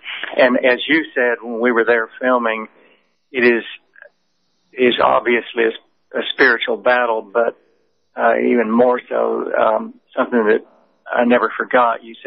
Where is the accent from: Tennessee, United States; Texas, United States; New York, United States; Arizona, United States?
Texas, United States; also born or lived in Los Angeles; We're from Texas, but we spent 22 years in the LA area. We lived in Malibu for a long time